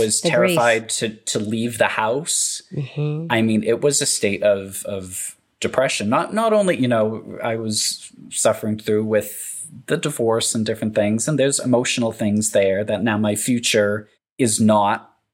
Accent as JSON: {"language": "English", "region": "New England", "country": "United States", "tie": "born or raised there", "said": "I had planned trips kind of growing up in New England area."}